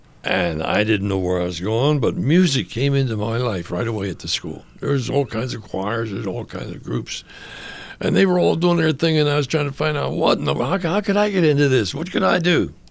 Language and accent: English; Pennsylvania, United States; They only came because I asked them to. I was from Pennsylvania.